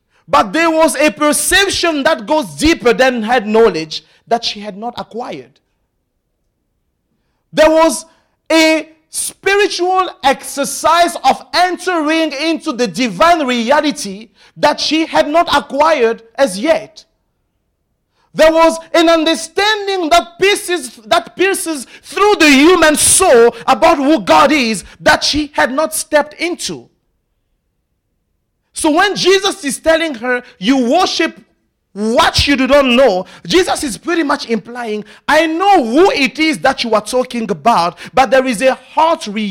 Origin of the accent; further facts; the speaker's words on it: France; accent: French; English is a second language; That I choose not to pronounce because my very French accent betrays me.